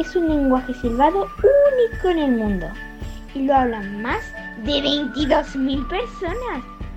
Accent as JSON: {"language": "Spanish", "region": "Canary Islands", "country": "Spain", "said": "de Tenerife y les voy a hablar sobre el silbo gomero"}